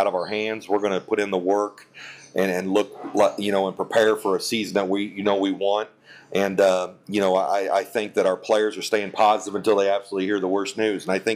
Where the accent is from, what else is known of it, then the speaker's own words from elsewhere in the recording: Lawrenceville, Illinois, United States; I grew up in Lawrenceville. You know, growing up as a kid, 82, 83, Lawrenceville, going to state.